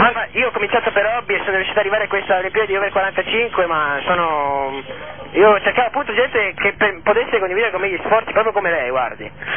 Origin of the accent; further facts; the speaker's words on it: Rome, Lazio, Italy; born there; now in Bologna, Italy; Ma la conosco perché io sono nato a Roma.